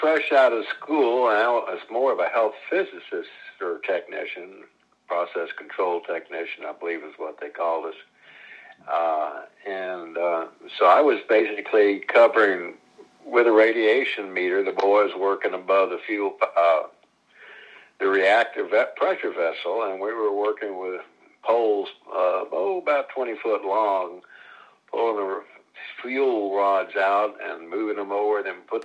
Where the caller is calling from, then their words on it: Daly City, California, United States; I'm in, where am I, Daly City, California